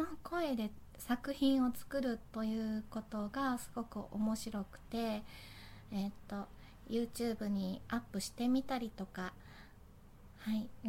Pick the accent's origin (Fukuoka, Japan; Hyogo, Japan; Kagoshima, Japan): Fukuoka, Japan; accent: Hakata dialect; で出身地は福岡です。はい、なので博多弁を喋れるとよ